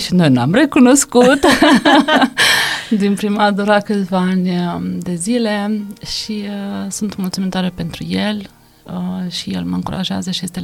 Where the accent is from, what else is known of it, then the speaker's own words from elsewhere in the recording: Moldova; born there; Da, sunt născut în Republica Moldova, ca să încep chiar cu începutul.